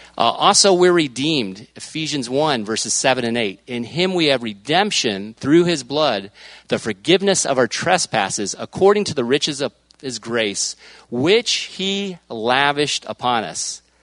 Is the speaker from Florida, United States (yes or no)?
yes; Tampa, Florida, United States; I'm from the Gulf Coast. I'm from Tampa Bay area.